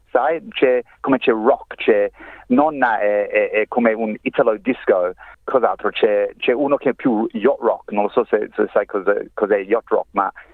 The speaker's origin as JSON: {"language": "Italian", "town": "Adelaide", "region": "South Australia", "country": "Australia", "tie": "born or raised there", "also_born_or_lived": "Italy", "lives_now": "Melbourne, Australia", "said": "noi fratelli siamo cresciuti là in Adelaide. Allora dopo Italia c'era Adelaide, e dopo Adelaide, quando ero adult, Melbourne. Adelaide è proprio home, anche ora."}